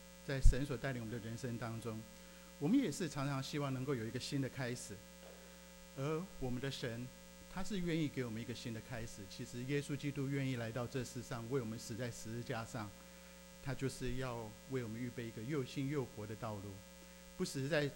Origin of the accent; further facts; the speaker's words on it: Taiwan; 我是从台湾来